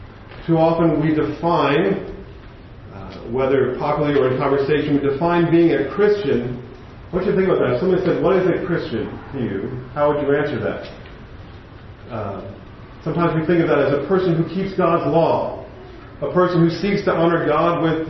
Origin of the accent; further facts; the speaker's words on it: New Jersey, United States; But I grew up in New Jersey, and … is from New Jersey, so you know, it kind of just comes with the territory.